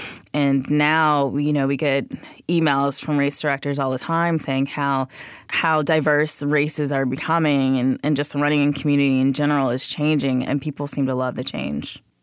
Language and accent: English; Atlanta, Georgia, United States; I am 31 years old, and I'm from Atlanta, Georgia.